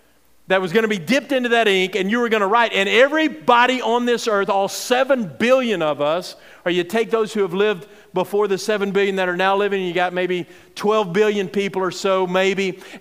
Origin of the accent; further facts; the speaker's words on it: Texas, United States; I'm from West Texas, and the biggest body of water that I'd ever seen until I was 8 years old was a little stock tank